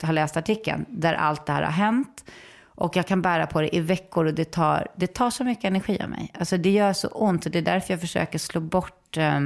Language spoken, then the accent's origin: Swedish; Saltsjöbaden, Stockholm County, Sweden; Boteater var en liksom amatörteaterförening i Saltsjöbo, där jag växte upp.